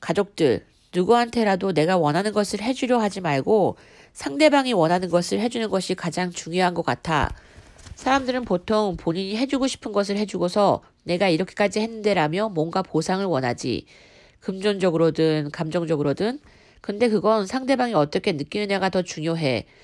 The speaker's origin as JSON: {"language": "Korean", "country": "Japan", "tie": "born or raised there", "also_born_or_lived": "South Korea", "said": "한국에서 태어나 7살에 일본으로 가 살게 되었어."}